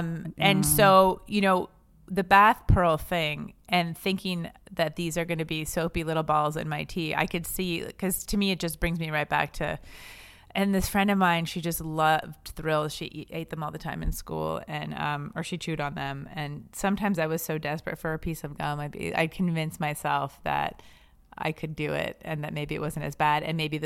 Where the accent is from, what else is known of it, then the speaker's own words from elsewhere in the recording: French Canada, Canada; But I know I'm from the French part of Canada, which is why I'm hot.